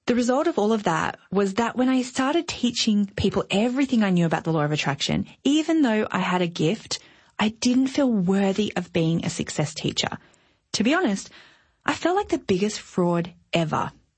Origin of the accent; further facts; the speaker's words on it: Queensland, Australia; and lastly, Queensland in my home country, Australia.